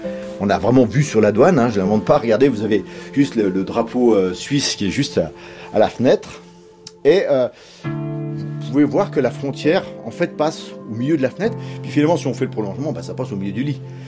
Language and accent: French; France; On est français, en fait, d'origine.